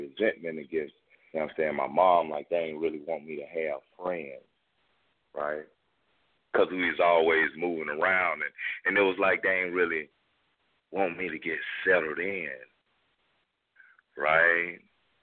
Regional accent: Minneapolis, Minnesota, United States; born there; I was born in Minneapolis. I'm back in Minneapolis now. I've been up here like about 13 years, right? All my family's from up here.

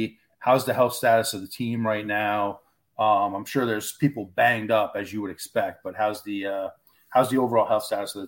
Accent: New Jersey, United States; I'm from New Jersey, New York. I'm a Knicks fan.

